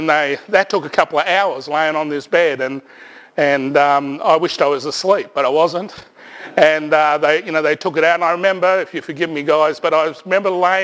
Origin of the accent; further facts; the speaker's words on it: Brisbane, Queensland, Australia; also born or lived in Traveston; And then we moved from Traveston, that little country place, back down to Brisbane and back to my grandmother's place. And we had several families living in this house in the suburbs of Brisbane, Holland Park, in a housing commission area.